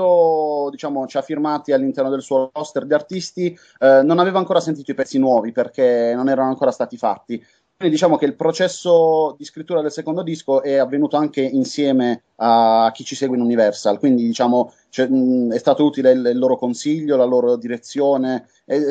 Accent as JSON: {"language": "Italian", "region": "Apulia", "country": "Italy", "tie": "born or raised there", "said": "noi abbiamo iniziato a suonare in Puglia, siamo cresciuti in Puglia anche musicalmente"}